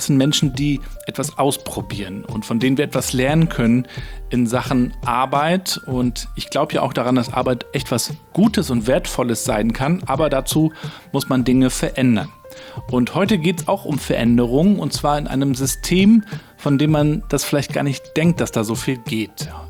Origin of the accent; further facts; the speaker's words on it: Rostock, Mecklenburg-Vorpommern, Germany; Freue mich sehr, heute in der Universität Rostock zu sein, in meiner Heimatstadt.